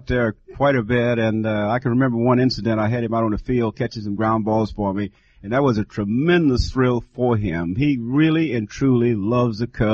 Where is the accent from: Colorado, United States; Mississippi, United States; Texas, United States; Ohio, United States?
Texas, United States; Dallas; born there; Well, I was born in Dallas, and I'm going to be pulling for the Dallas Cowboys.